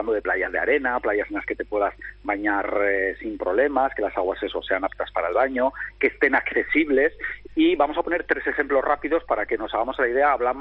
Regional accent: San Sebastián, Basque Country, Spain; nosotros somos de San Sebastián

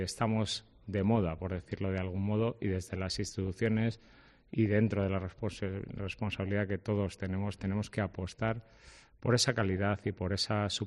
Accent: Valladolid, Castile and León, Spain; me puede el corazón, ¿no?, por mi tierra, pero bueno, es que Valladolid...

